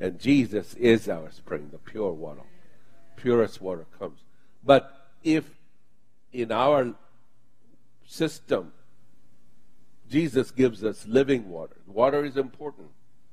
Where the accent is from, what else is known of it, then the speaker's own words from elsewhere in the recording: Mombasa, Mombasa County, Kenya; now in United States; where I grew up in Africa, in Mombasa, Kenya, in the coastline, the whole coastline was fed by this one spring.